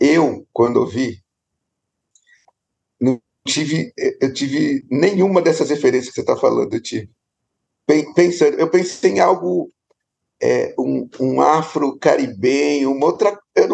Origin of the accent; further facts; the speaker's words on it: São Paulo, Brazil; E, como a média, eu também sou da Zona Leste. Zona Leste de São Paulo, da periferia ali.